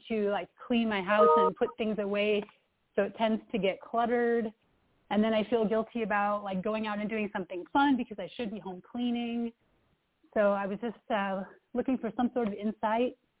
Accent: Moline, Illinois, United States; I'm from Moline, Illinois.

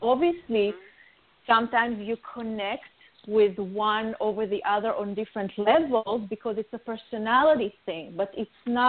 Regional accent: Israel; moved away as an adult; now in United States; I came here from Israel 23 years ago

